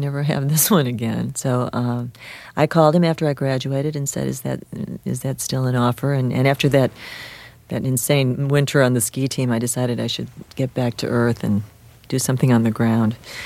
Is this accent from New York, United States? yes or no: yes; Buffalo, New York, United States; because I grew up in Buffalo, and we're not exactly known for our ski slopes.